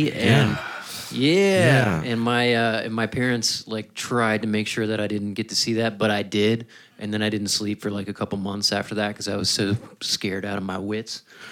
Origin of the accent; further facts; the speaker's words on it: Virginia, United States; I'm from Virginia, but I had to go to San Francisco to figure out about bluegrass.